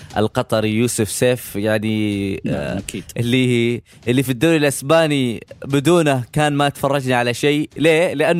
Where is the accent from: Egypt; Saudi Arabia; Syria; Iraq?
Saudi Arabia; وإساءة لنا كسعوديين الصراحة